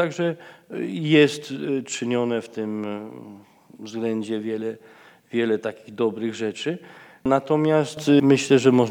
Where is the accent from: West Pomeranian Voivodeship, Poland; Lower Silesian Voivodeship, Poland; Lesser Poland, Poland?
Lesser Poland, Poland; Tuchów; now in Bolivia; Tak samo ludzi z Gliwic, z Kłogowa, Tuchowa, mojego rodzinnego miasta